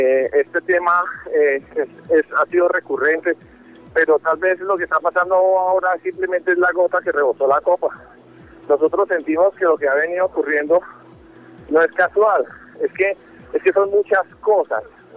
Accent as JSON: {"language": "Spanish", "region": "Llanos Orientales", "country": "Colombia", "said": "un pueblo trabajador y honrado como lo somos los llaneros."}